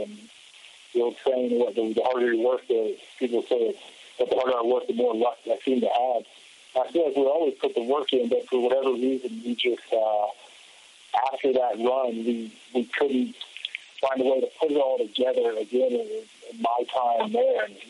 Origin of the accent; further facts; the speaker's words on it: Cincinnati, Ohio, United States; And then I got to go play a season for my hometown team, the Cincinnati Bengals.